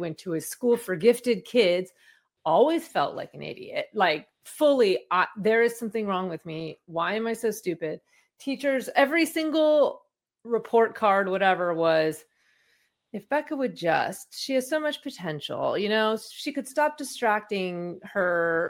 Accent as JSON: {"language": "English", "region": "California", "country": "United States", "tie": "born or raised there", "said": "so I grew up in the Bay Area and I was grew up around really smart people"}